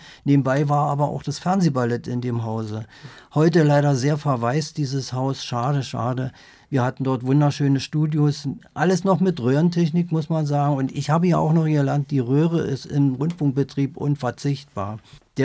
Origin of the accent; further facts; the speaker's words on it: Berlin, Germany; Nein, bin eigentlich Berliner, Lichtenberg.